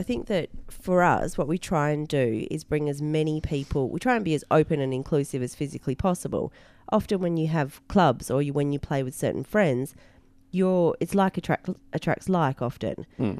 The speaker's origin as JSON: {"language": "English", "region": "Western Australia", "country": "Australia", "said": "So before we start, because we are from Western Australia, that smashing face term, I'm not sure whether or not that's universal."}